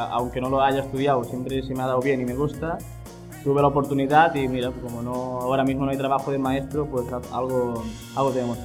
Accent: Reus, Catalonia, Spain; also born or lived in Barcelona; el hecho de que yo soy de Reus y he estado 4 años por Barcelona y alrededores

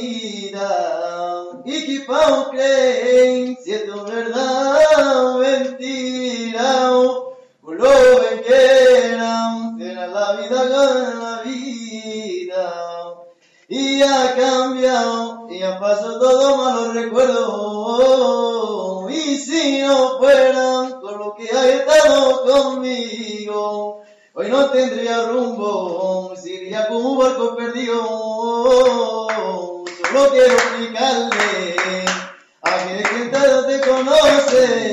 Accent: Vilafranca del Penedès, Catalonia, Spain; De Barcelona, de Vilafranca del Penedès.

